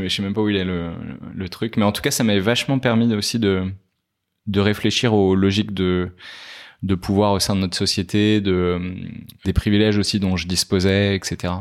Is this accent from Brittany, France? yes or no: yes; Rennes, Brittany, France; j'ai grandi à Rennes